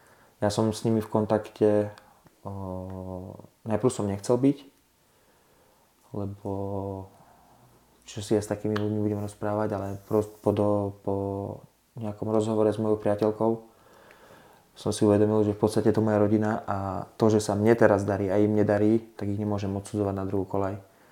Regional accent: Liptovský Mikuláš, Žilina Region, Slovakia; now in Zlaté Moravce, Slovakia; ja som z Liptovskom Mikuláša, ale teraz bývam v Zlatých Moravciach, u priateľky

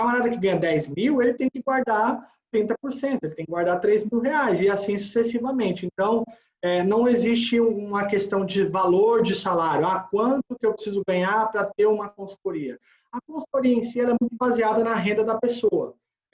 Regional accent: São Paulo, Brazil; moved away as an adult; now in Mossoró, Brazil; Sou de São Paulo, sou paulista, vim embora para Mossoró, na expectativa de lecionar

